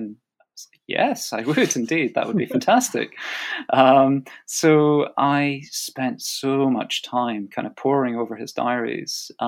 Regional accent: United Kingdom; as a British historian working in the UK, you know, getting to the US to conduct the archival research

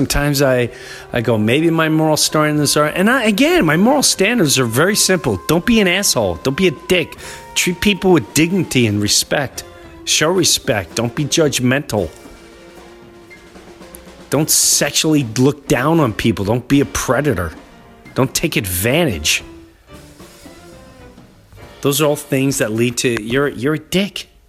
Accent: New York, United States; where I grew up in Long Island, don't be a dick.

